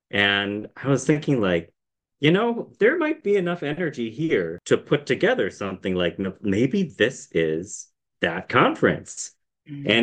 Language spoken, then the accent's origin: English; Midwest, United States; I thought, well, I'm from the Midwest. Let's think about what's going on in the Midwest.